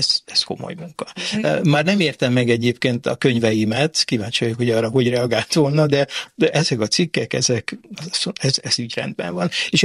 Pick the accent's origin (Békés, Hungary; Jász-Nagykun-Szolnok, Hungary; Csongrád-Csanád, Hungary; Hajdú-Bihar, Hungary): Csongrád-Csanád, Hungary; Szeged; born there; Én ugye Szegeden születtem, az édesapám az jogászember volt